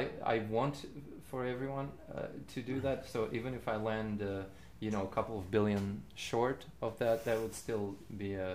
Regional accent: Russia; born there; first language Russian; English is a second language; especially considering that I was born in Russia, my first language is Russian, and do I find myself?

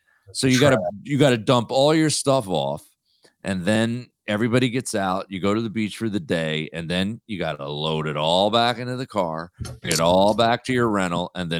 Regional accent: New Jersey, United States; I think it's from growing up in Jersey.

